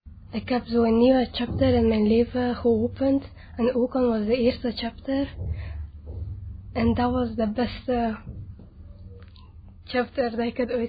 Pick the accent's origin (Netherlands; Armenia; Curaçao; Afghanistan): Afghanistan; now in Belgium; ik kom uit Afghanistan. Ik ben al 4 jaar in België. Ik ben 17 jaar oud.